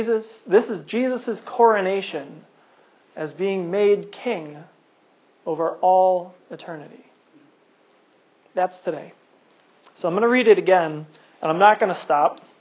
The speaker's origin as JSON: {"language": "English", "country": "United States", "said": "And then I'm an American. That's the order."}